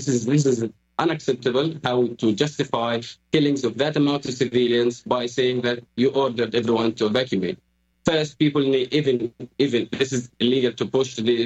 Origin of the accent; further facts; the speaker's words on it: Jabalia, Gaza Strip, Palestine; English is a second language; I'm born and raised in Jabalia camp. Yes, I live in Jabalia.